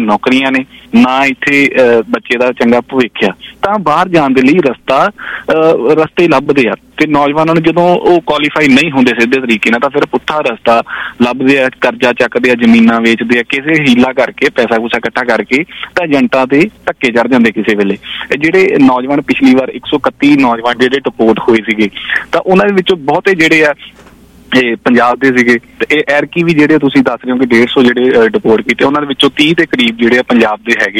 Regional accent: Punjab, India; ਮੈਂ ਤਰਨ ਤਾਰਨ ਦੇ ਬਿਲਕੁਲ ਨਾਲ ਲੱਗਦੇ ਪਿੰਡ ਉੱਥੋਂ ਦਾ ਹੀ ਰਹਿਣ ਵਾਲਾ ਆ

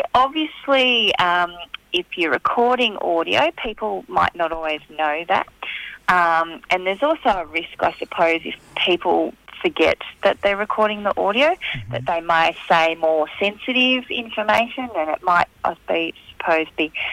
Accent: Tasmania, Australia; Yeah, I'm a Palawa woman from Tasmania.

